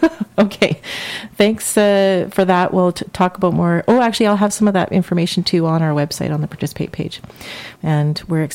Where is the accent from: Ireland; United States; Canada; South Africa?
Canada; Toronto, Ontario; until I moved out west, because I grew up in Toronto, I had never met a First Nations person. In my school in Toronto, it was there was a lot of Jamaicans because that was kind of our area